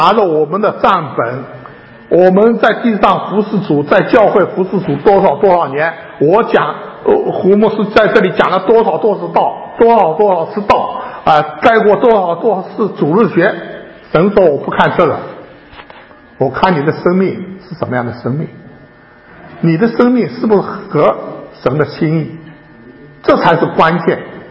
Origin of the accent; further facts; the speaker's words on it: China; 有的井是不是就是我们像我们中国人的观念挖了很深的一口井